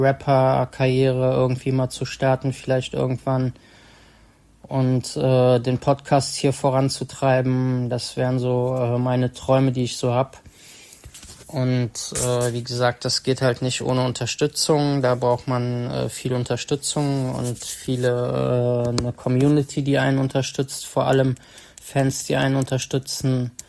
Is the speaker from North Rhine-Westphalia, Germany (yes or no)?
yes; Bonn, North Rhine-Westphalia, Germany; hier in Bonn, in meiner Heimatstadt